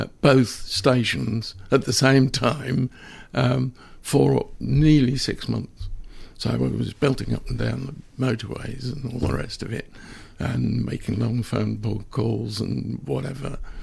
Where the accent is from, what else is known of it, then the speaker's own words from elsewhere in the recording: Birmingham, West Midlands, United Kingdom; I went to my hometown, which is Birmingham